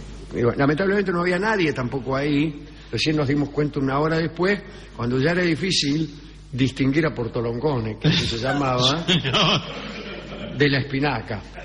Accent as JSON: {"language": "Spanish", "town": "Pescara", "region": "Abruzzo", "country": "Italy", "moved": "yes", "lives_now": "Argentina", "said": "Porque cuando venimos de Pescara"}